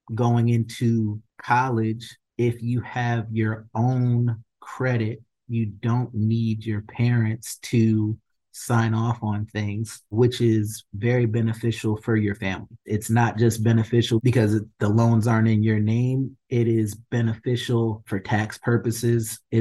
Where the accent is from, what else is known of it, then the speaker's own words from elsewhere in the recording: Connecticut, United States; I'm from Connecticut, so I did not see this many Black people in one place ever in my life. So it was a bit of a culture shock.